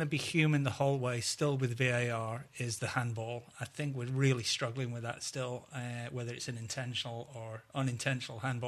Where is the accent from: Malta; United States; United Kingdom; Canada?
United Kingdom; England; growing up in England